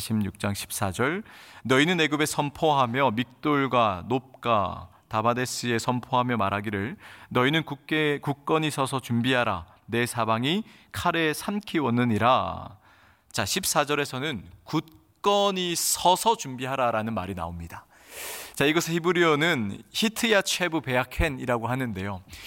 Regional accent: Busan, South Korea; 저는 고향이 부산이라 또 부산하면 해운대 바다가 유명하지 않습니까?

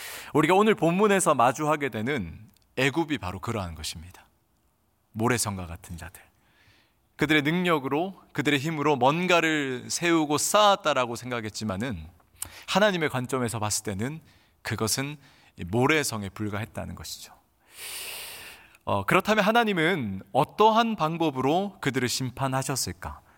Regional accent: Busan, South Korea; 저는 고향이 부산이라 또 부산하면 해운대 바다가 유명하지 않습니까?

